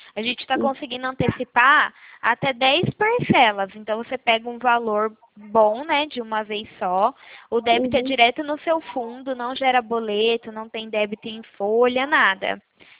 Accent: São Paulo, Brazil; eu sou de São Paulo

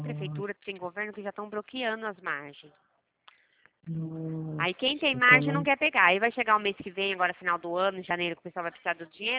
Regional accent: Campinas, São Paulo, Brazil; Campinas, isso.

